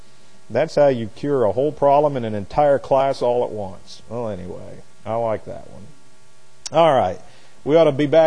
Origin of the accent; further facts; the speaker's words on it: Jefferson, United States; You often hear me talk about Jefferson, my hometown, and how small it really is.